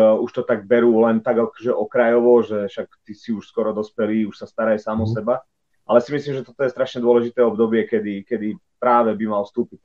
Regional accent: Demänová, Žilina Region, Slovakia; A mal som asi 6 rokov, keď u nás v Demenovej, tam, kde bývam, sme boli niekde na prechádzke

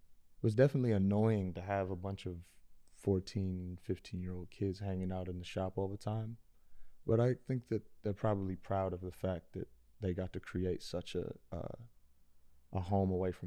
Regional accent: Los Angeles, California, United States; So I'm from Los Angeles. I grew up at the shop

